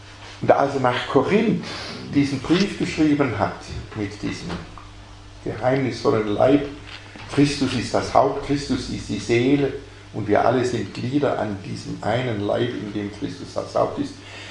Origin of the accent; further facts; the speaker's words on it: Baden-Württemberg, Germany; Als Schwabe wirft man den Leitsordner nicht weg